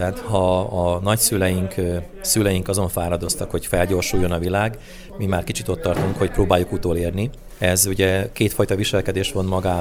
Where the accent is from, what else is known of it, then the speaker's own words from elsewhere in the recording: Zakarpattia Oblast, Ukraine; én Kárpátaljáról származom